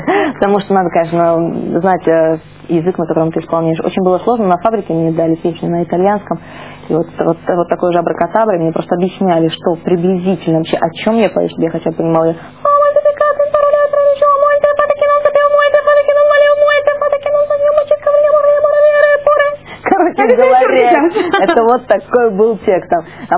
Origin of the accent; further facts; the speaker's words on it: Belarus; Я, значит, это белоруска. Во мне это упрямство белорусское, мне кажется, вот на 100% бьет ключом во всем моем характере.